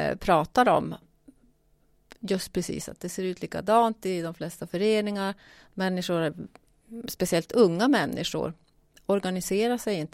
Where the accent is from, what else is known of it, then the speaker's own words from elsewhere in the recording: Luleå, Norrbotten County, Sweden; jag är från början, eller jag är från Luleå. Och jag har varit aktiv i Luleå i många olika typer av föreningar.